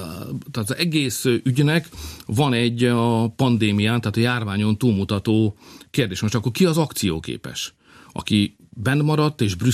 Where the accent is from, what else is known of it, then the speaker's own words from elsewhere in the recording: Hungary; mi ellen fogunk állni, mert mi magyarok vagyunk